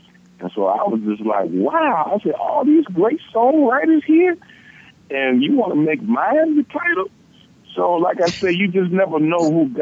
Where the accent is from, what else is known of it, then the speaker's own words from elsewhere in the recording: Chicago, Illinois, United States; Born and raised in Chicago all my life. Grew up in the Fellowship Missionary Baptist Church under the Reverend Clay Evans. So I'm a native here. I'm not going nowhere.